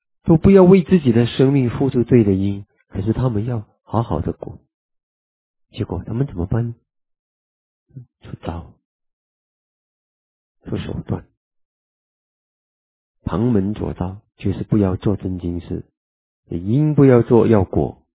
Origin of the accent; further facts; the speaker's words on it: Singapore; 然后我们新加坡人呢去赚大钱